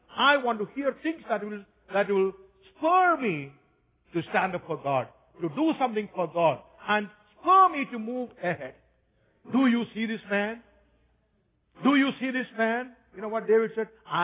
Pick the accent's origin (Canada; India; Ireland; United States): India; Kerala; are you planning to sell your house and go back to your state in Kerala? That's my hometown.